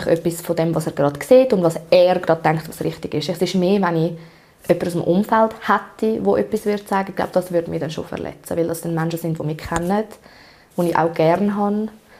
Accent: Lucerne, Switzerland; now in Aargau, Switzerland; ich bin im Kanton Luzern aufgewachsen. Und nachher sind wir in meiner letzten Klasse ins Aargau gezügelt.

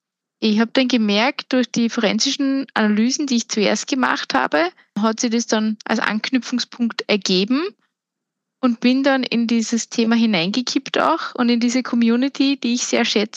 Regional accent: Austria; Ich bin aus Österreich, ja. Ich bemühe mich, nicht so sehr in den Dialekt zu verfallen.

